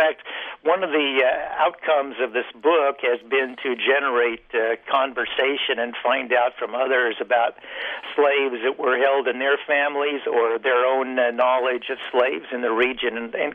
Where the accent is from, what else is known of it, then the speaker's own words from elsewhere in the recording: Portland, Oregon, United States; I mean, when I grew up in Portland, I'm a native of Oregon, educated here.